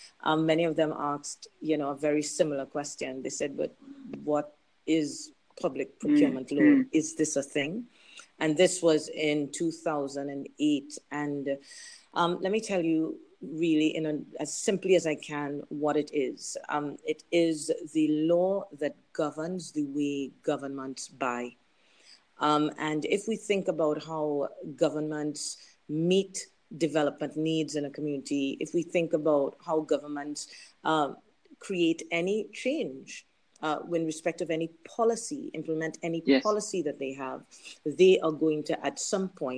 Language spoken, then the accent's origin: English; Trinidad & Tobago; I am originally from the Caribbean, called to practice at the Bar of Trinidad and Tobago in 1995.